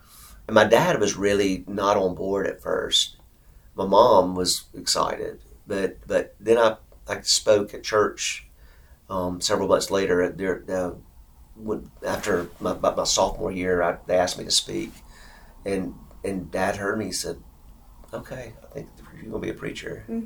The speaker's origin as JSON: {"language": "English", "town": "Forest", "region": "Mississippi", "country": "United States", "tie": "born or raised there", "said": "I grew up in Forest in Scott County. My dad was the public school superintendent there in the city"}